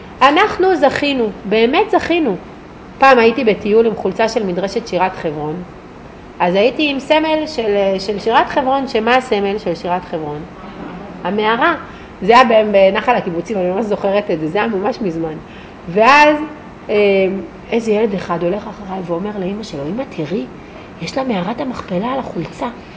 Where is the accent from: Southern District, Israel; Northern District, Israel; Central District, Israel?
Southern District, Israel; Kiryat Gat; עד שהתחתנתי הייתי פה פעם אחת, באמת. זה היה ועד אני מקריית גת, מי שישמע 40 דקות מכאן.